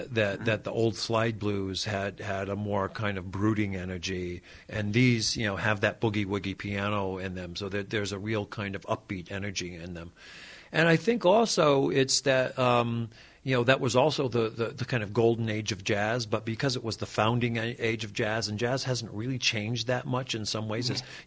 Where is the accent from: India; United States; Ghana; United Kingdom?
United States; I actually think, you know, I grew up in America in a very mixed community